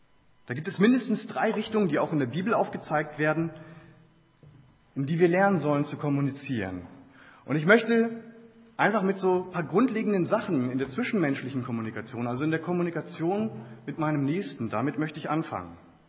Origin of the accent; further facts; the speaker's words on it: Northern Germany, Germany; accent: Northern German; Ich bin ja aus Norddeutschland und das hört man vielleicht noch so ein bisschen so im Akzent. Und ich habe mich ja langsam so in Richtung Süden vorgearbeitet in Deutschland.